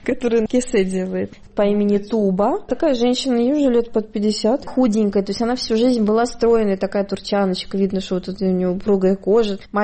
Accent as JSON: {"language": "Russian", "region": "North Caucasus", "country": "Russia", "said": "еще не додумала сказать, что я из России. Всегда говорю, что я с Кавказа, Кавказе, да."}